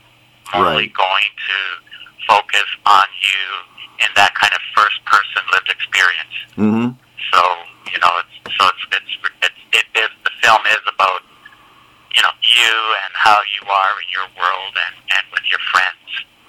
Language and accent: English; Canada; We have a thing like South by Southwest here in Montreal, because I'm from Canada.